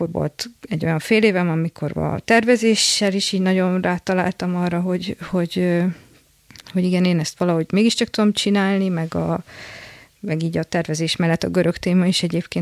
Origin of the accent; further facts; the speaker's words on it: Szombathely, Vas, Hungary; hát otthon Szombathelyről származom, és akkor ott a közelben a határon